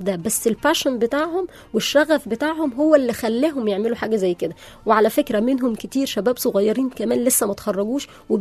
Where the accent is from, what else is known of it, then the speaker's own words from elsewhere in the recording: Egypt; بتخلق مننا كمصريين دايما حاجة اقوى